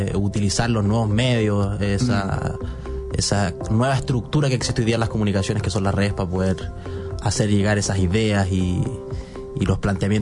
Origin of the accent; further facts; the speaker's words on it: Araucanía, Chile; yo soy de la Araucanía